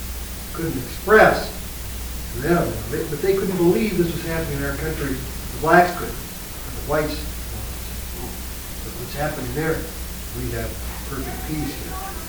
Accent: Chicago, Illinois, United States; I'm from Chicago originally.

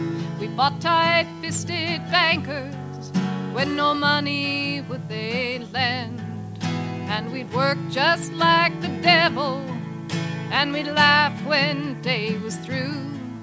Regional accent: Olympia, Washington, United States; I was singing close to my hometown, which was Olympia, and my mother came to hear me.

